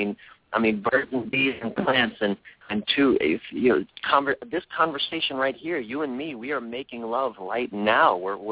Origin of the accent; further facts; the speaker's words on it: Maryland, United States; now in California, United States; I'm from the East Coast, so I grew up in Maryland.